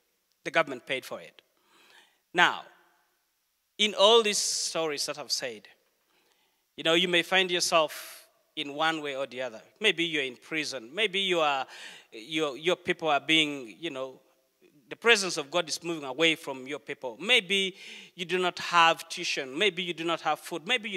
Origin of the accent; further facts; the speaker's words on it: Uganda; now in Canada; I'm not a typical Canadian. I'm an immigrant, okay? I am an immigrant. I come from Uganda.